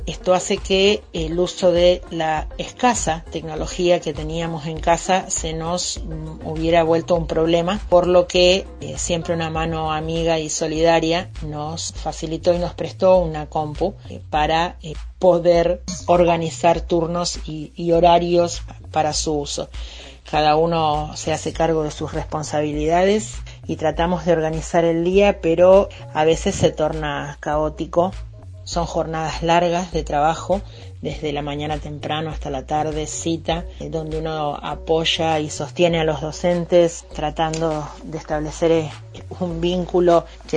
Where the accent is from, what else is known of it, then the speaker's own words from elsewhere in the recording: Villa Regina, Río Negro, Argentina; de Villa Regina